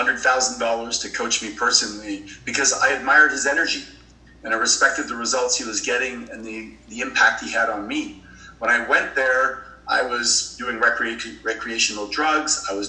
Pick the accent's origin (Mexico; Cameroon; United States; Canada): Canada; I'm Canadian, so I'll give you a Canadian hockey metaphor.